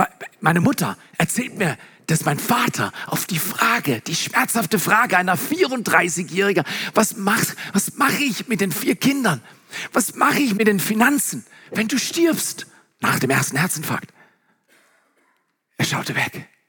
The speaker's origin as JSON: {"language": "German", "region": "Baden-Württemberg", "country": "Germany", "said": "Weil ich komme aus dem Schwarzwald. Und der Ort, an dem ich lebe, der hat 230 Einwohner."}